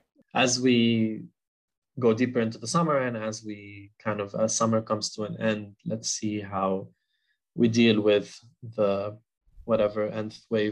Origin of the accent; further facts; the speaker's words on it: Beirut, Beirut Governorate, Lebanon; moved away as an adult; Like I grew up in Beirut. I lived my life in Beirut. I started practicing in Beirut.